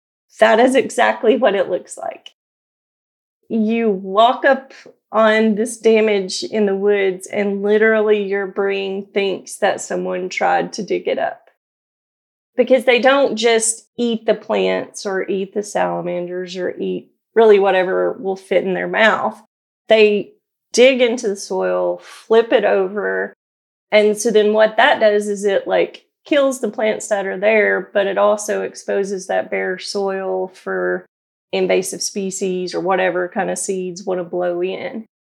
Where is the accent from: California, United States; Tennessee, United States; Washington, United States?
Tennessee, United States; also born or lived in West Virginia, United States; I grew up in East Tennessee near Cumberland Gap